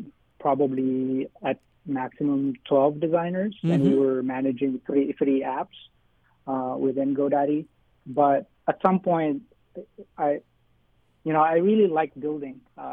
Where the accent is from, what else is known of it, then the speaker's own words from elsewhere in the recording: Philippines; now in Hawaii, United States; You know, it always when we first visited Hawaii, you know, I'm Filipino, so it when we first visited, it always felt home